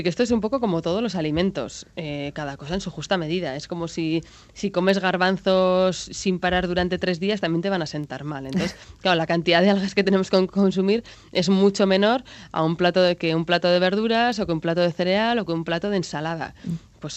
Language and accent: Spanish; Getaria, Basque Country, Spain; yo tengo el recuerdo cuando era pequeña en Guetaria que yo veía camiones que venían a llevarse algas